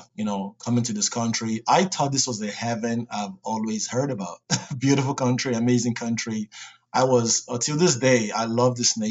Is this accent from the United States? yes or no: no; Lagos, Nigeria; now in Canada; I was born in Lagos, Nigeria. That's where I'm originally from.